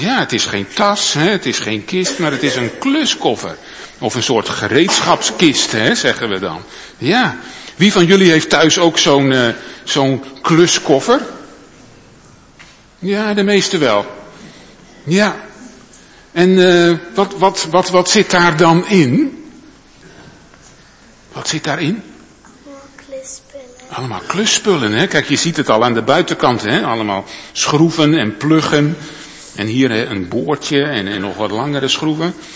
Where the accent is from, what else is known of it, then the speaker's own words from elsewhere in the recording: Zwolle, Overijssel, Netherlands; Nou, ik kom dan uit Zwolle. En in Zwolle hebben we wel een stadsmuur gehad.